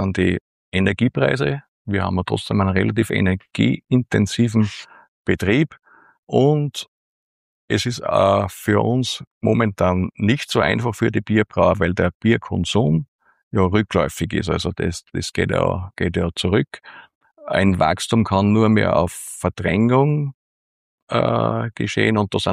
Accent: Upper Austria, Austria; wie man so bei uns im Mühlviertel sagt

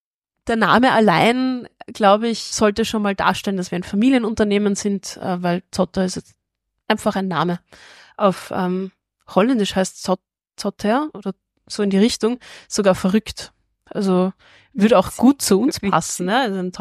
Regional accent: Austria; wir als Österreicher

